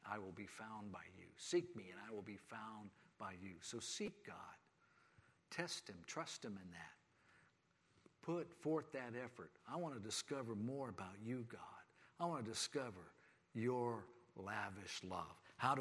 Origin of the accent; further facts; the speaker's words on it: United States; born there; I'm an American, born in this country, thankful for this country.